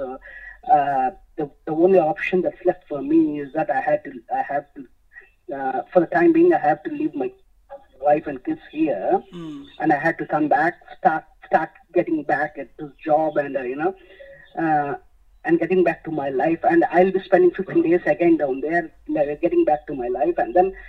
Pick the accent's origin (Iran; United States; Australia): Australia; New South Wales; Yes, I am from New South Wales.